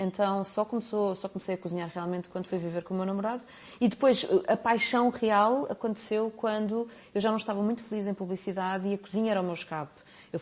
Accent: Portugal; Adoramos pão, nós somos portugueses, adoramos pão

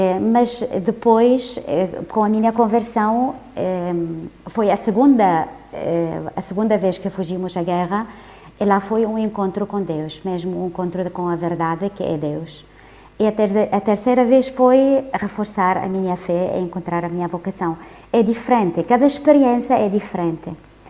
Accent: Lebanon; moved away as an adult; now in Portugal; Pois sim, sou libanesa e portuguesa, sim.

